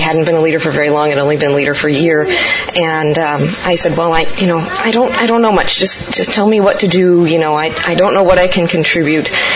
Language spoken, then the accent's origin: English; Washington, United States; I'm from Washington.